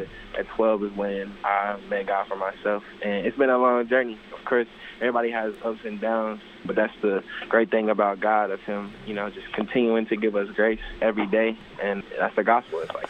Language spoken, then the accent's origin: English; Virginia, United States; Just because there's a guy that I grew up in Virginia, he used to play for the Cubs